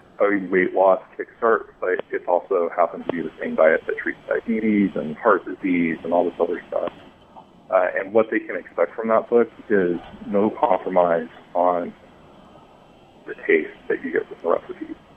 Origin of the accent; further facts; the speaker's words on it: Southwest, United States; Plus, there are a ton of Southwestern recipes in there because I grew up in the Southwest, and that's just the food that I love.